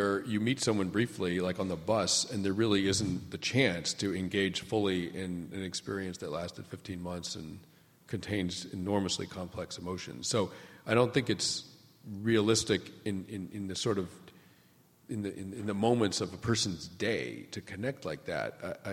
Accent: New England, United States; I grew up in New England. My parents were like very committed pacifists.

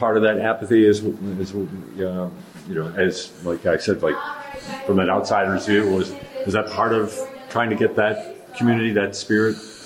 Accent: Buffalo, New York, United States; I mean, I'm from Buffalo, so I'm only can say that I kind of have always seen that about the Falls to a certain extent.

